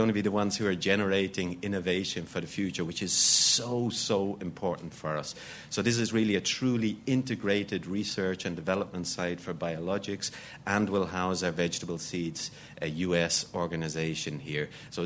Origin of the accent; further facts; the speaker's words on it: Dublin, Leinster, Ireland; So I come from Dublin in Ireland. And Dublin is a place, or Ireland is a place, where it rains an awful lot.